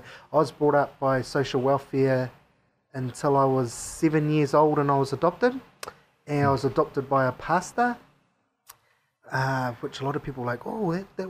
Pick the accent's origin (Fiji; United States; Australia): Fiji; born there; like you said that I was born in Fiji. My culture is Fijian Indian, and my ancestors came down from India to Fiji when Fiji got colonized by the British.